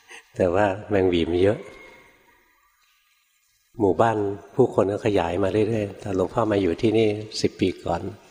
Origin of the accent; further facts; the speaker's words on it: Bangkok, Thailand; now in Nonthaburi, Thailand; หลวงพ่ออยู่ในกรุงเทพเกิดในกรุงเทพตอนเด็กๆนะอากาศก็ดีนะกรุงเทพ